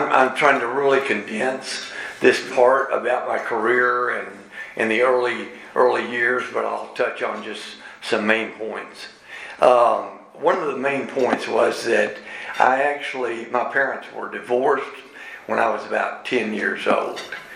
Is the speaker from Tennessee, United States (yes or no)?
yes; Lebanon, Tennessee, United States; I was raised in Lebanon, Tennessee.